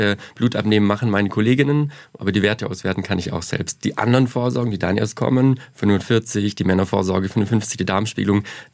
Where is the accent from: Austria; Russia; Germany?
Germany; Zussdorf, Baden-Württemberg; now in Lindau, Germany; Also meine Heimat ist Baden-Württemberg, das stimmt. Ich komme aus einem kleinen Dorf, das heißt Zussdorf bei Ravensburg. Und jetzt wohnen wir in einem ebenso kleinen Dorf bei Lindau am Bodensee.